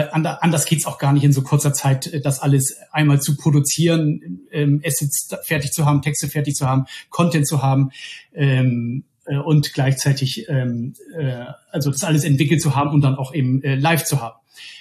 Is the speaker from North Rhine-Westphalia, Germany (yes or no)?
no; Bremen, Germany; now in Hamburg, Germany; ich bin zurück aus dem Ruhrgebiet, ich komme ursprünglich aus Bremen, zurück in den Norden